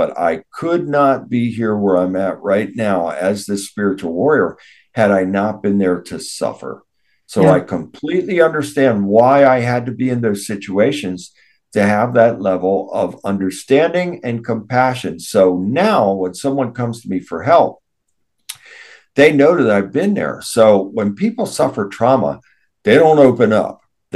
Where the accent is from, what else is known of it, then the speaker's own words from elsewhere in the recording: Linthicum, Maryland, United States; also born or lived in Baltimore; So I was born in Baltimore. And so these locations, so then we, the family lived in an area called Linthicum, which is just outside of Baltimore City.